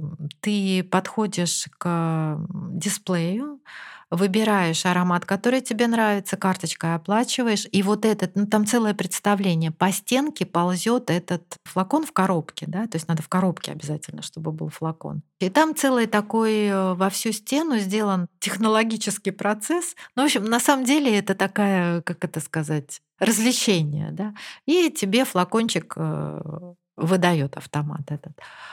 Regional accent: Saint Petersburg, Russia; Так как я из Петербурга

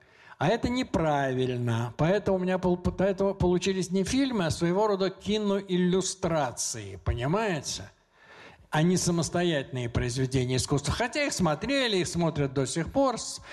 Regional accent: Moscow, Russia; Я москвич.

